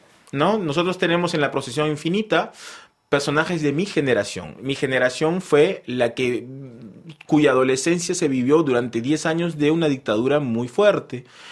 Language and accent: Spanish; Peru; moved away as an adult; muchos de ellos, como yo, cuando salimos del Perú, salimos huyendo de lo que pensamos era esta etapa un poco triste de la dictadura.